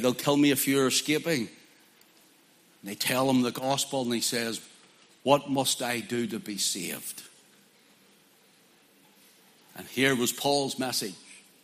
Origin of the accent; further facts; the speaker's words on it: Belfast, Northern Ireland, United Kingdom; I had an old life growing up in Belfast.